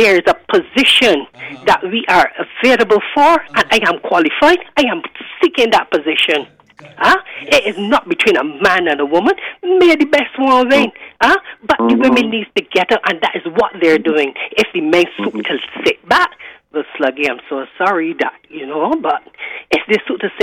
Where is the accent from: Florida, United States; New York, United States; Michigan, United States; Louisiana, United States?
Louisiana, United States; New Orleans; I am from the town area, New Orleans.